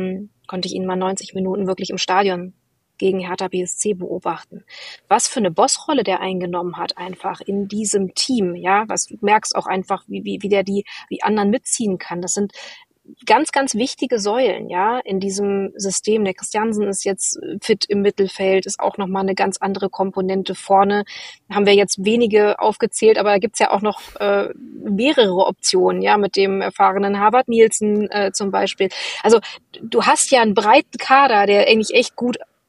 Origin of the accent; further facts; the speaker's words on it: Hanover, Lower Saxony, Germany; born there; now in Berlin, Germany; für mich als gebürtige Hannoveranerin, die in Berlin wohnt